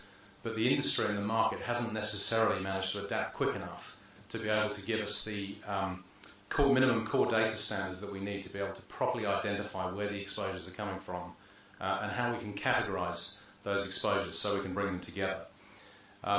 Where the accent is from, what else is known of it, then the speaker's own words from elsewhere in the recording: United Kingdom; Fortunately, being British, I don't have to worry about those anymore because we won't be in Europe next year.